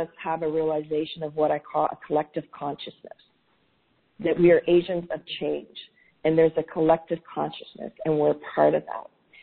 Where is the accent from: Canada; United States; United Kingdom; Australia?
Canada; Toronto, Ontario; I remember distinctly growing up in Chinatown in Toronto.